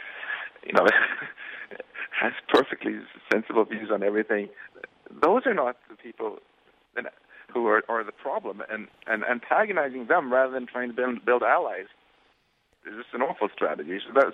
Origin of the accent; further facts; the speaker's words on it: Sweden; You know, I grew up in Sweden, as you mentioned, and even though I didn't like the icy climate very much